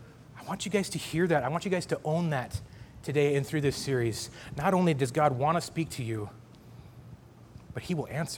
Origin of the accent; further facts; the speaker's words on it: North Dakota, United States; And my hometown, I'm from North Dakota, which you'll probably pick up in my accent occasionally if you haven't realized that yet.